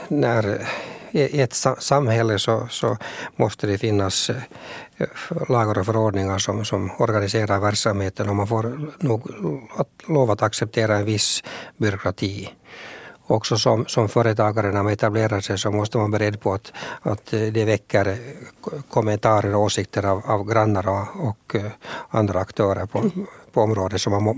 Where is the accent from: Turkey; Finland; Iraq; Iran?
Finland; vi som är finlandssvenskar, att det är viktigt att vi kan finska.